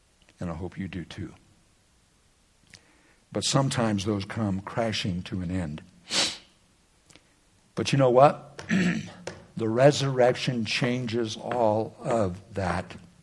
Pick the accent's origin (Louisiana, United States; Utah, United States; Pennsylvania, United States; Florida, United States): Pennsylvania, United States; But I'm from the East. Back in Pennsylvania, when you get those spring storms and the snow just hangs on the tree, it's wet.